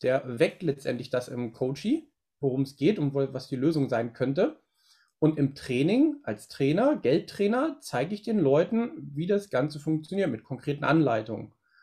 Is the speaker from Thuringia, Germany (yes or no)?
no; Wolfsburg, Lower Saxony, Germany; ich komme aus Wolfsburg, bei so einem größeren Automobilunternehmen hier in der Nähe sehr, sehr lange gearbeitet